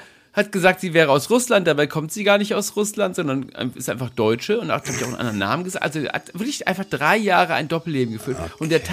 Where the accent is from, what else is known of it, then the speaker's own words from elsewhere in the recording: Oldenburg, Lower Saxony, Germany; Wir sind alle eher von der ländlichen Region, also aus Oldenburg da in der Nähe, und können mit diesem Schickimicki-Zeug wenig anfangen.